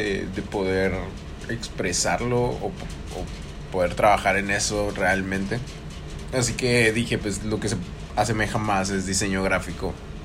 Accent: Baja California, Mexico; Yo estudié en México, soy mexicano, estudié en Baja California, Mexicali.

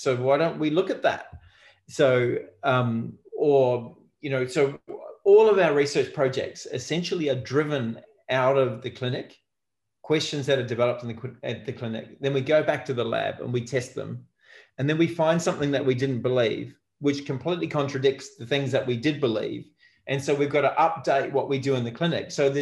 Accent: New Zealand; moved away as an adult; now in Australia; Okay, so I grew up in New Zealand, and I went to school there, and I did my basic physiotherapy training there.

